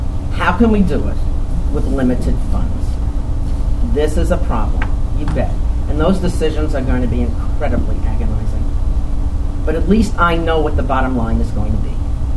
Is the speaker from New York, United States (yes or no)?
yes; New York City, New York, United States; accent: New York City; And I started out teaching as a high school teacher in, guess where, I guess you can find from my accent, New York City.